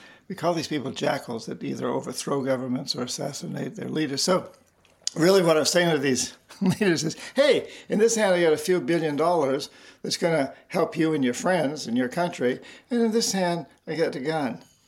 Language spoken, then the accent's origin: English; New England, United States; I grew up in New England. My family goes back to the 1600s in New England.